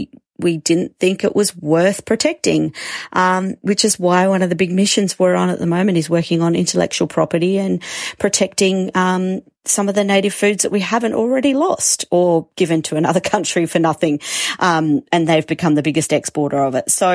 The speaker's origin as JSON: {"language": "English", "country": "Australia", "said": "Everyone's going to be proud of being Australian and of our cultural past and our future and our possibility moving into the future."}